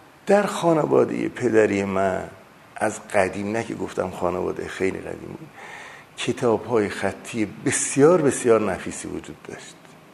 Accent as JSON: {"language": "Persian", "town": "Tehran", "region": "Tehran Province", "country": "Iran", "tie": "born there", "first_language": "Azerbaijani", "said": "من متولد تهرانم اما تو خانواده ما ترکی صحبت میگردم"}